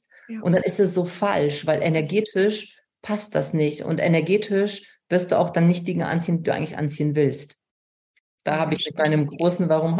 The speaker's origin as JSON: {"language": "German", "country": "Poland", "also_born_or_lived": "United States", "second_language": "German", "moved": "yes", "said": "ich bin aus Polen gekommen, habe eine neue Sprache gelernt. Ich bin nach USA gegangen ohne Englisch, habe dann Sprache gelernt."}